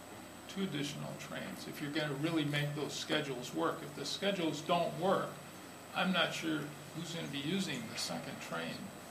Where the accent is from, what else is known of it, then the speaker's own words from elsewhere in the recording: Michigan, United States; The other side of it is I grew up in Michigan, and pretty much all of my relatives still live in Michigan